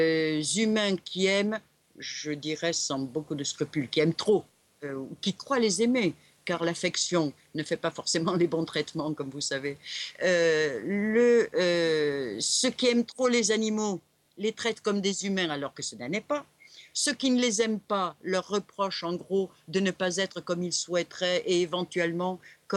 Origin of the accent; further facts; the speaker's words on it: France; je viens d'une campagne de France ultra profonde, où quantité de gens sont extrêmement étonnés lorsqu'on bavarde avec eux de point de vue de citadin